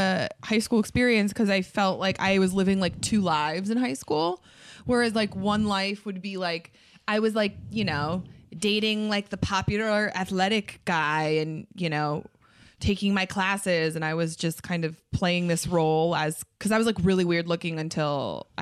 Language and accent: English; Connecticut, United States; Connecticut. Yeah.